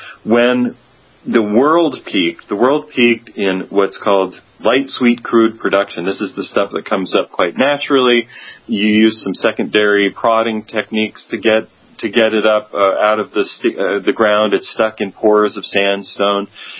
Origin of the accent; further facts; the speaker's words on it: Pennsylvania, United States; Now, I spent some of my childhood growing up in Pennsylvania.